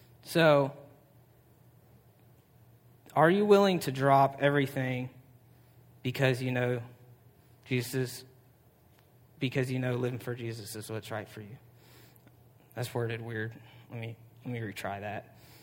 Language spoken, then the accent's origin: English; United States; I like to eat pizza. I'm an American Italian, so that's like an American Italian dish.